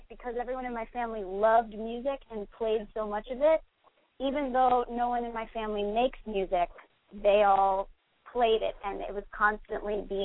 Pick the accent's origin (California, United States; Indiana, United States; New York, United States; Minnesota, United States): New York, United States; New York City; also born or lived in Westchester; Cool enough to be raised there, but I did grow up mostly in Manhattan.